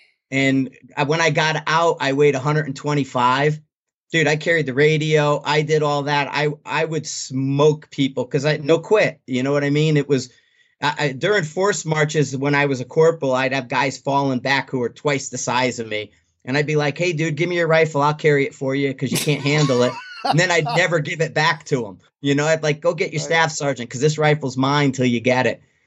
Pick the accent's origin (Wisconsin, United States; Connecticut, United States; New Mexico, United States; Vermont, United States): Connecticut, United States; Shelton; also born or lived in Bridgeport; Originally I'm from Bridgeport, which is city, you know, but we moved when I was younger to a place called Shelton, Connecticut, which is the dairy farm areas.